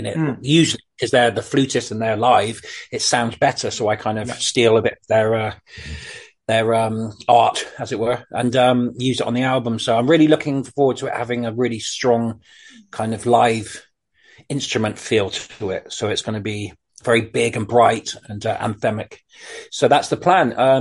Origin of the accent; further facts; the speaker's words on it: Kundbu, Denmark; English is a second language; I am in Denmark at the moment. In my hometown now, called Kundbu. It's about 40 minutes north of Copenhagen.